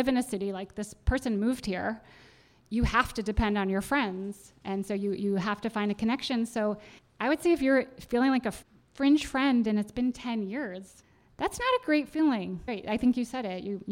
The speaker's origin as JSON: {"language": "English", "town": "Northbrook", "region": "Illinois", "country": "United States", "said": "I'm from Northbrook, so shout out to you Northbrook people."}